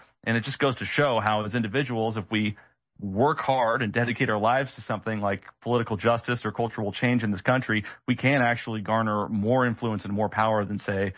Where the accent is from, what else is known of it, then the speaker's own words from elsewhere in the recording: United States; because just as a layman, as an American, I am frustrated in retrospect at how easily we dismissed what happened to Trump.